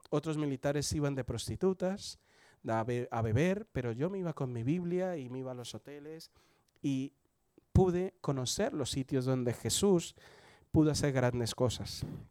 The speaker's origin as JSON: {"language": "Spanish", "country": "Colombia", "tie": "born or raised there", "said": "Como me veréis y por mi acento, yo nací en Colombia, tengo 48 años, soy hijo de un militar colombiano, viví en muchos sitios de Colombia y en el extranjero pudimos vivir por el trabajo de él."}